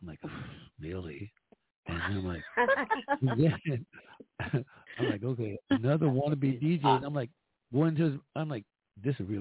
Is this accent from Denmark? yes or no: no; Jamaica; I'm a Jamaican.